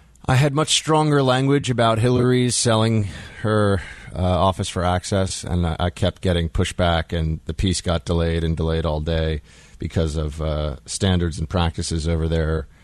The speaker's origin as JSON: {"language": "English", "country": "United States", "said": "Personally, in the sense that as an American, I see this and I kind of weep."}